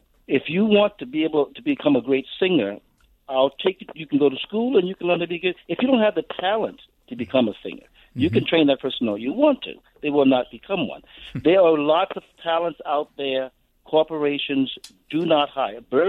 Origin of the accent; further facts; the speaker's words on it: South Carolina, United States; I grew up in South Carolina back in the 60s with racial segregation.